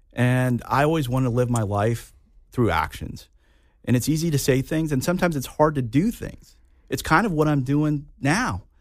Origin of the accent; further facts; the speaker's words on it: Manhattan, Kansas, United States; also born or lived in India; Kansas, I mean, I came here to Manhattan, Kansas, actually, when I was about 5 years old. You know, I grew up in Manhattan.